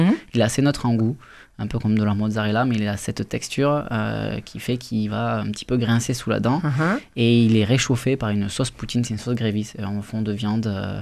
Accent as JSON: {"language": "French", "region": "Occitanie", "country": "France", "said": "mon associé … on est français, il est bourguignon, je suis gersois."}